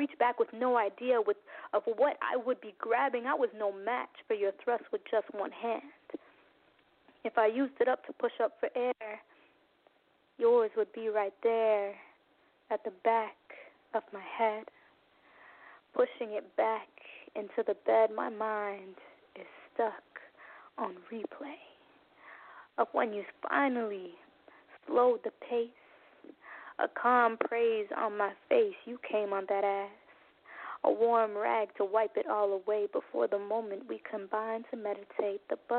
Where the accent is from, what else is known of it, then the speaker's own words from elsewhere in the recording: Jamaica; now in Canada; I am a spoken word artist, and I'm a Jamaican that resides in Canada.